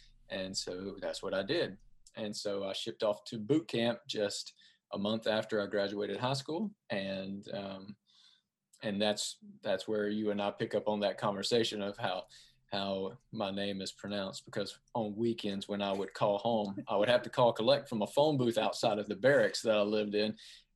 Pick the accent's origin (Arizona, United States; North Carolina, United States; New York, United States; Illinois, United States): North Carolina, United States; Goldsboro; I grew up in Goldsboro, North Carolina.